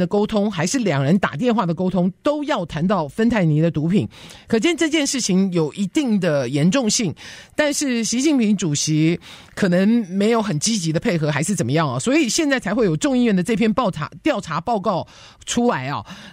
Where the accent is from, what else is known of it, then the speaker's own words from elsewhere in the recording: United States; Chinese is a second language; 要毒害我们美国人